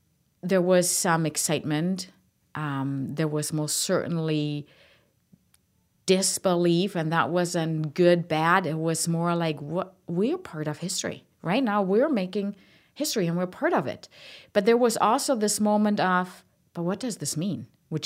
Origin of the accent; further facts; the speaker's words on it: Germany; English is a second language; grew up with allies having occupancy of western Germany. So I grew up in the British sector of Germany.